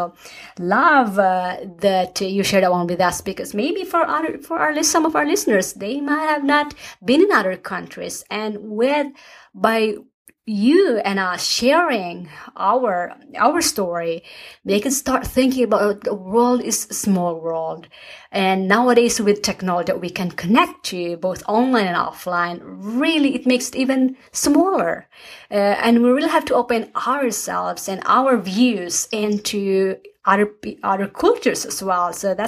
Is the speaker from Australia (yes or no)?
no; Philippines; moved away; also born or lived in United States / Norway; I grew up in the Philippines. We moved to the US in late 90s and then met my husband, and now living in Norway half of the time and half of the time in the US.